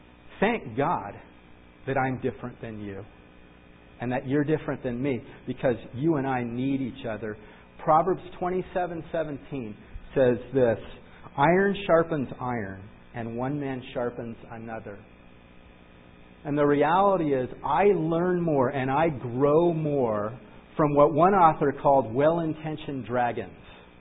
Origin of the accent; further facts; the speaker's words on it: United States; I'm an American.